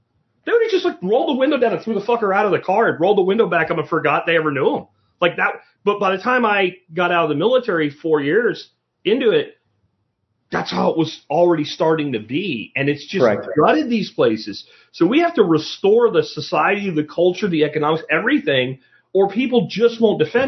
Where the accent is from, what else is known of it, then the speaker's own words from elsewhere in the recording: Northeast, United States; but less prevalent where you are than, like, where I grew up in the Northeast is, like, the drugs.